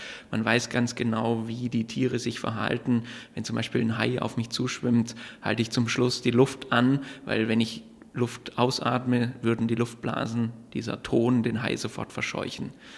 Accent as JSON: {"language": "German", "region": "Baden-Württemberg", "country": "Germany", "tie": "born or raised there", "said": "ich bin geboren inmitten des Schwarzwaldes, bin aufgewachsen in den Bergen auf 1000 Meter Meereshöhe"}